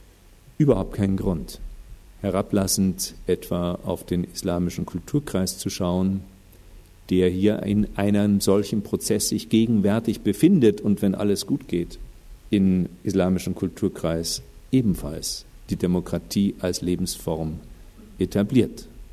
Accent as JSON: {"language": "German", "town": "Munich", "region": "Bavaria", "country": "Germany", "said": "Ich bin aus Bayern, bin gebürtiger Münchner, sogar väterlicherseits in der dritten Generation."}